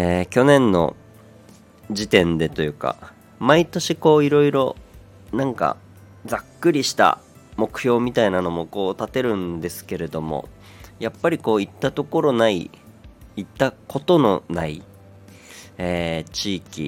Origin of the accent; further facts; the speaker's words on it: Aomori, Japan; 僕は我が地元青森に、いることかと思いますけれども